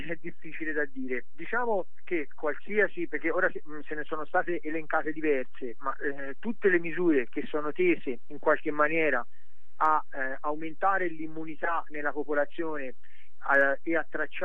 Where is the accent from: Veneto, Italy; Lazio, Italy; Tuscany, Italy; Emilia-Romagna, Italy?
Tuscany, Italy; Siena; anche in Toscana, io sono di Siena, anche a Siena abbiamo una sorveglianza molto capillare